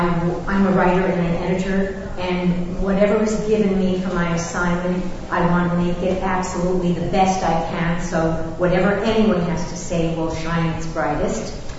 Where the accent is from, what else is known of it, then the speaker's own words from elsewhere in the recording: Las Vegas, Nevada, United States; from Las Vegas, and I'm passionate about becoming as